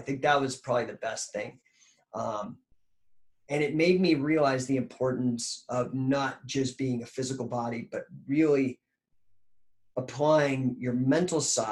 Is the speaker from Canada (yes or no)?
no; Ireland; I do know that, you know, I'm, and maybe it's because I'm Irish, I'm very fucking lucky.